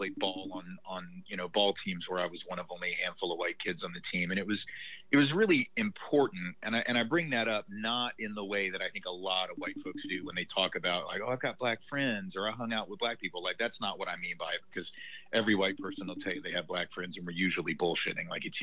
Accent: Nashville, Tennessee, United States; I'm from Nashville, Tennessee. I grew up here, which is where I live again now.

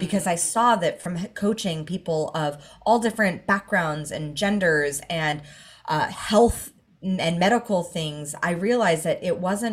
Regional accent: Hollywood, California, United States; because I grew up in Hollywood.

